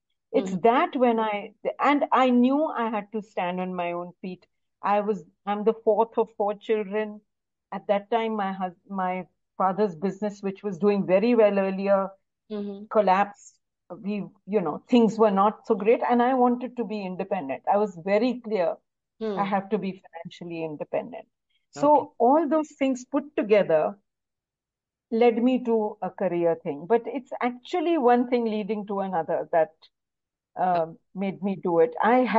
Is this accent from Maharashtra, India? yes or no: yes; Mumbai, Maharashtra, India; now in Delhi, India; I grew up in Bombay. I did my studies, school, college, and most of my chartered accountancy I completed in Bombay. My cost accountancy also I completed in Bombay.